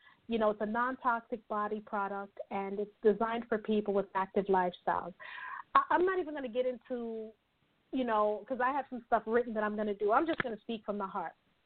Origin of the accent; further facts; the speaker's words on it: New York, United States; She's a chick, okay? I'm from New York, and I love using that word chick.